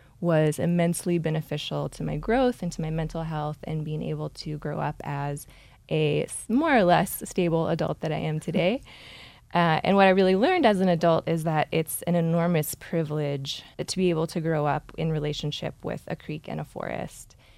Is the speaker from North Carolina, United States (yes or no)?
yes; Raleigh, North Carolina, United States; So I grew up in Raleigh, North Carolina